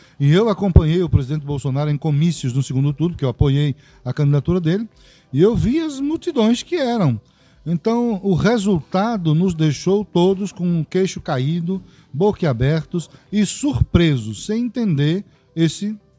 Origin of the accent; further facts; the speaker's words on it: Bahia, Brazil; moved away as an adult; also born or lived in São Paulo; Sou de Salvador. Nasci no dia 21 de outubro de 1976. Um homem já de quase 50 anos. Me criei no interior, depois voltei para a capital. Depois fui para São Paulo aos 22 anos e lá permaneci até os 42 anos